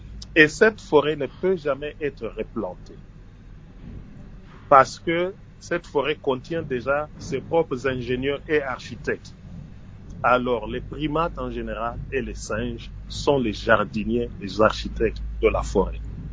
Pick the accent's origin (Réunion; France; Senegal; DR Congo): DR Congo; nous tous, en tant que Congolais et Africains en général, nous avons ce qu'on appelle des totems.